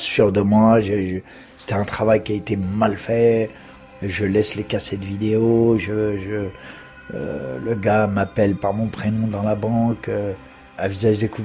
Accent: Vitry-sur-Seine, Île-de-France, France; Je suis l'aîné de 5 enfants. J'ai grandi à Vitry-sur-Seine, dans la banlieue sud, dans une cité assez difficile.

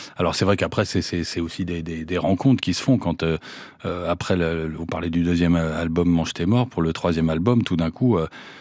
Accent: Mali; J'ai grandi, ouais, au Mali, ouais, tout à fait

